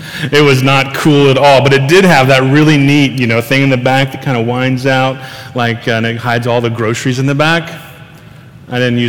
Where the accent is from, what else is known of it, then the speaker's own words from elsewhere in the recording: Groveport, Ohio, United States; I'm from Groveport. So this was normal driving things for me.